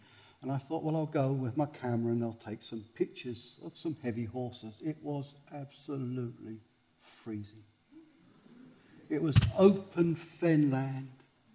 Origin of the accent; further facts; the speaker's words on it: East Bergholt, East of England, United Kingdom; I grew up in East Burgold. Do you know East Burgold? Flatford Mill, like around that area. I grew up there